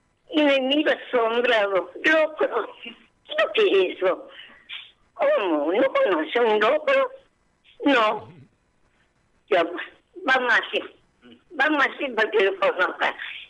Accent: Córdoba, Argentina; also born or lived in Coronel Moldes; Yo nací en Coronel Monte, mi papel de policía y lo trasladaron a Córdoba.

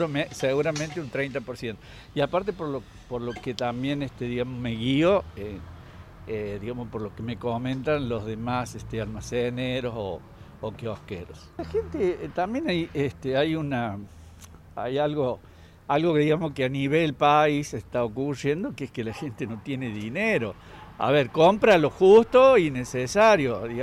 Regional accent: Córdoba, Argentina; yo soy de Córdoba, tengo familiares y en Córdoba los negocios siempre estuvieron abiertos hasta las 9 de la noche

